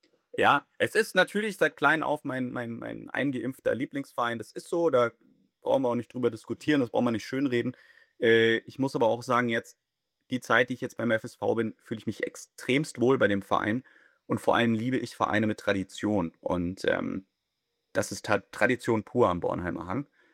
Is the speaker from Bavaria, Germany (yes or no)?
no; Frankfurt, Hesse, Germany; da ich Frankfurter bin, ich bin hier geboren in der Region, bin ich natürlich seit klein auf eingeimpfter Eintracht Frankfurt-Fan